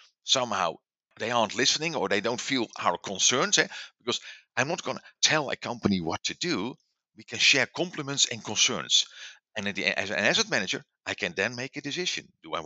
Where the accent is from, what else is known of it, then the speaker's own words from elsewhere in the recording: Netherlands; I mean, I'm from the Netherlands. We have the largest density of charging stations for electric vehicles.